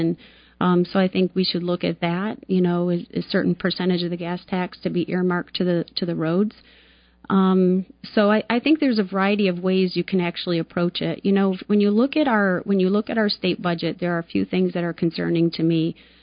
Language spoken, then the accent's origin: English; Michigan, United States; Born and raised in Michigan and went to school at University of Michigan.